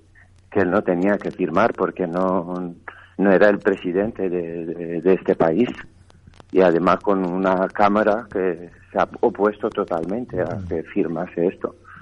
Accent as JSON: {"language": "Spanish", "country": "Romania", "tie": "born or raised there", "second_language": "Spanish", "lives_now": "Spain", "said": "La escuela pública de Rumanía lo puso todo para mí, y yo he llegado a la universidad con el hijo del banquero de mi pueblo"}